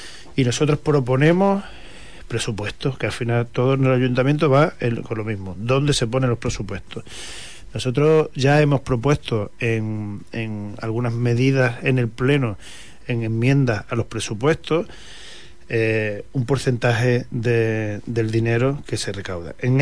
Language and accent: Spanish; Andalusia, Spain; nuestra estrategia para conseguir cosas para Andalucía es organizarnos